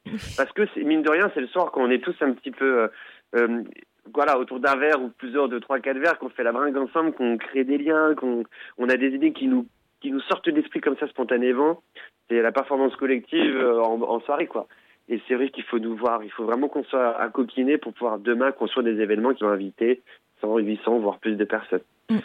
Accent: Colombey-les-Deux-Églises, Grand Est, France; je viens du nord de la France, moi, du nord-est, d'accord, à côté de la tombe de Charles de Gaulle, justement, dans le 52, à Colombey.

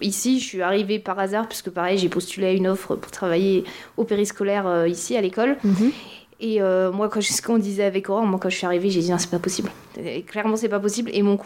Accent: Dijon, Bourgogne-Franche-Comté, France; je suis originaire de Dijon, donc j'ai commencé à Dijon. Après, j'ai travaillé à Thonon-les-Bains. Après, je suis partie en Australie et après, je suis arrivée ici.

